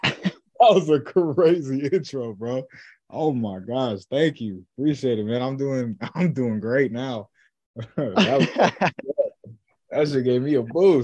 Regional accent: Lynnwood, Washington, United States; also born or lived in Seattle; I mean, I was born in Seattle, but I lived there for about a year, and then we headed down here to Lynnwood. And yeah, I mean, it's been good. I've lived here my whole life.

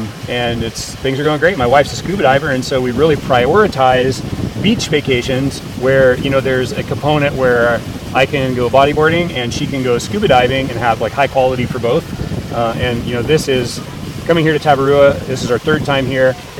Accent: Encinitas, California, United States; So I grew up in, you know, Cardiff, Encinitas back in the 90s at a spot called Seaside.

